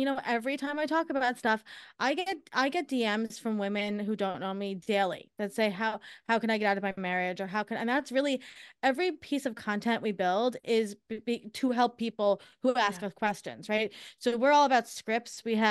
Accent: New York, United States; So you come, the coffee's hot. We're from Long Island. So that's all we know.

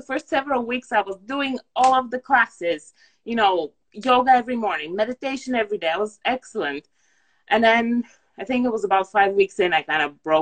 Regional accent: Bulgaria; now in United Kingdom; I'm originally Bulgarian.

